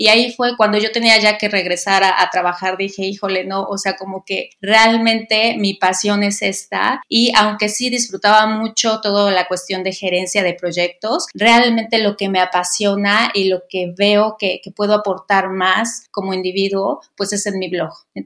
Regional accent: Mexico; moved away as an adult; now in Canada; yo soy mexicana, emigré a Canadá desde hace 7 años.

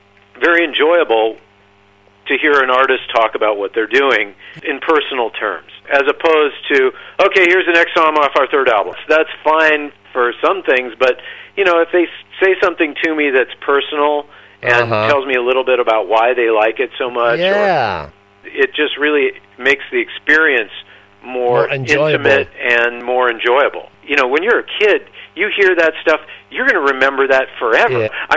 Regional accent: Berkeley, California, United States; born there; Well, no, I was born in Berkeley.

